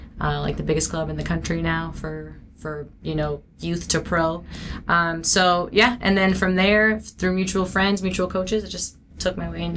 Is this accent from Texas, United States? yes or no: yes; Houston, Texas, United States; Sure. I mean, really, I'm from Houston, so I was recruited to play at NC State